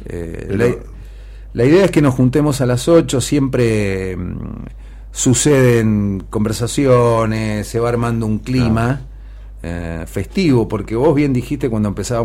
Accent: Argentina; Llegué a Cuba … siendo barbado y siendo argentino.

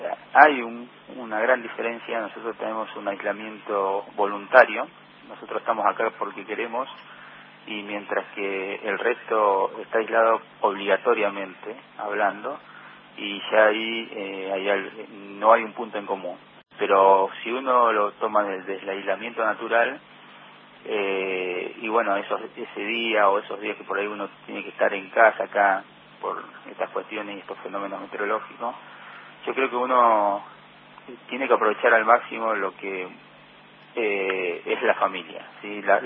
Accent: Argentina; esta situación tan particular que nos toca vivir como argentinos

